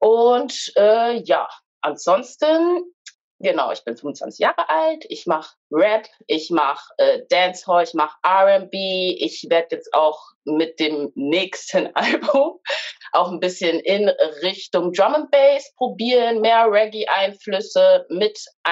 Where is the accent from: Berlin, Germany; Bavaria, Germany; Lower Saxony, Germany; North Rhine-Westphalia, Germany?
North Rhine-Westphalia, Germany; Münster; Wir haben April den 16. Ich werde diesen Monat 25. Ich komme aus Münster.